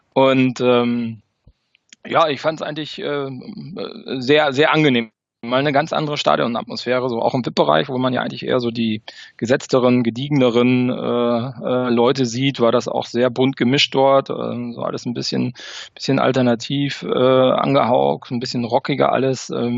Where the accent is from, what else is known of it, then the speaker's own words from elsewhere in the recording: North Rhine-Westphalia, Germany; now in Paderborn, Germany; war in meiner Kindheit immer sehr viel beim FC in Köln, weil ich auch da in der Nähe geboren worden bin.